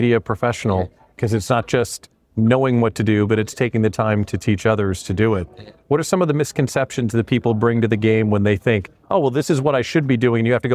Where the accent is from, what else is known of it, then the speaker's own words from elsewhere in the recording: Chicago, Illinois, United States; born there; No, I was born in Chicago.